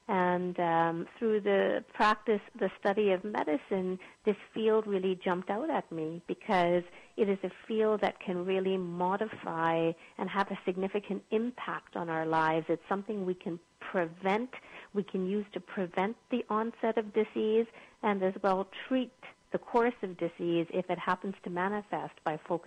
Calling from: Calgary, Alberta, Canada; Calgary, in Canada.

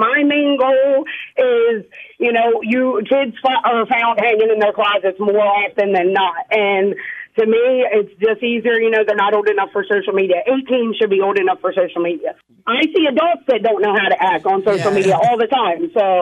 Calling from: Lewes, Delaware, United States; I'm calling from, actually I'm in Lewis, but I live in Seaford.

